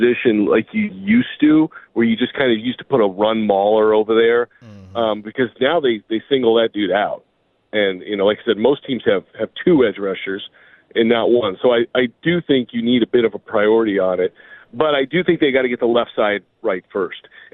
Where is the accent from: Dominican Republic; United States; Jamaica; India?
United States; Chicago, Illinois; I'm 53 years old. I'm from Chicago. I'm black and blue division.